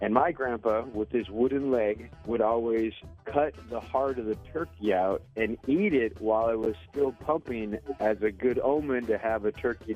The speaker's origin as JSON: {"language": "English", "region": "Minnesota", "country": "United States", "tie": "born or raised there", "lives_now": "Healdsburg, United States", "said": "I'm calling from Healdsburg. Good morning, guys. How you doing? I've got an awesome story for you. I was raised in Backwoods, Minnesota"}